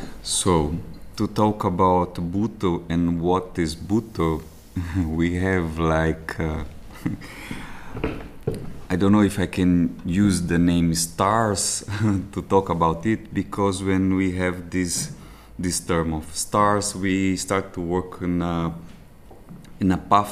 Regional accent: Brazil; English is a second language; now in Vienna, Austria; I'm from Brazil, now based in Vienna.

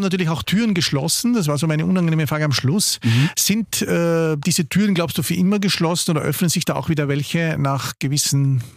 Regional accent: Carinthia, Austria; du bist ja Kärntner, ich bin Kärntner

